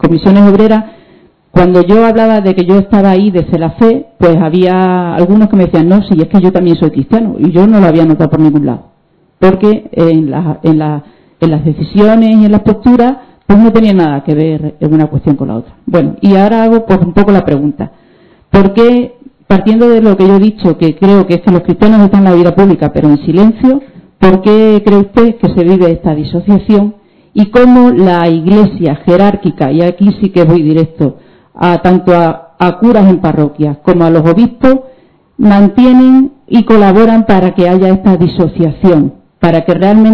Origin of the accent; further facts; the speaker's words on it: Cáceres, Extremadura, Spain; de Cáceres.